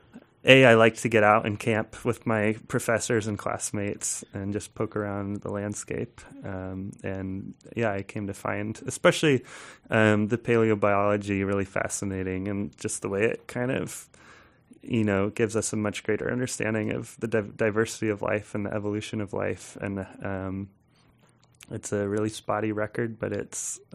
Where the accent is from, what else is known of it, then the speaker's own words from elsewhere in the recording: Washington, United States; growing up in Western Washington, I just assumed it was kind of all, you know, young dirt, glacial silt type stuff